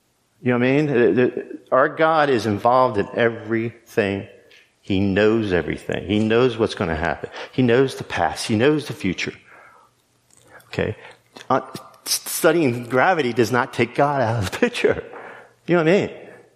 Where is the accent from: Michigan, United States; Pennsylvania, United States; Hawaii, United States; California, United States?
Pennsylvania, United States; Wrightsville; also born or lived in New York; I was born in New York. I moved to Wrightsville, fifth grade. I grew up in 128 Orange Street, Wrightsville, Pennsylvania, 17368, I think is the zip code.